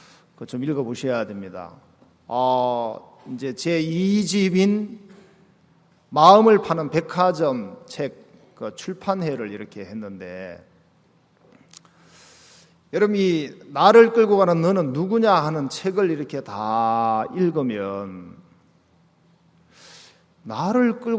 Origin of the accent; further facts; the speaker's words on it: Jeongeup, North Jeolla, South Korea; 그리고 저는 전라북도 정읍에서 왔습니다. 그 정읍 전주가 엄청 덥거든요.